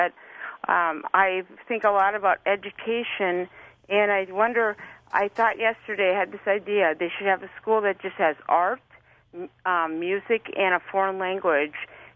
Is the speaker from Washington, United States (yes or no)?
no; Michigan, United States; moved away; after I left my hometown in the Upper Peninsula of Michigan